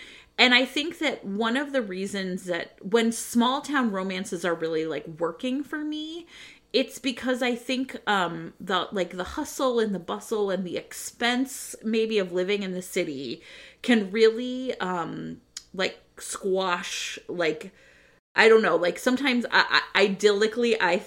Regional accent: Cleveland, Ohio, United States; I grew up in Cleveland, which I think most people will say is not, like, known for its coolness.

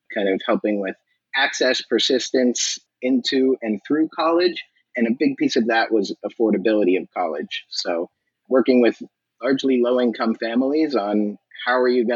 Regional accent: Massachusetts, United States; A little bit about me. I grew up in Massachusetts, went to college for sociology and economics.

